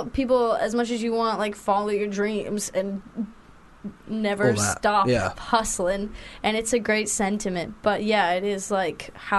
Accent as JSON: {"language": "English", "region": "North Carolina", "country": "United States", "also_born_or_lived": "Latvia", "said": "from Latvia, where I spent my high school years, which is where I'm not from. I'm from North Carolina the United States of America."}